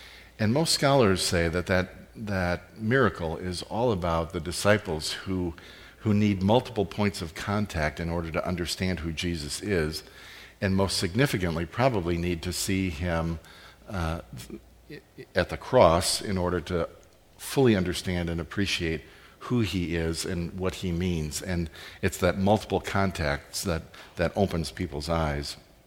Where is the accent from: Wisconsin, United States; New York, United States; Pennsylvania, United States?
Wisconsin, United States; Sheboygan; my family and I made our semi-annual pilgrimage to my hometown in Wisconsin. And if I speak with a native tongue, I would say we went to Sheboygan, Wisconsin. That's how we talk back there, by the way.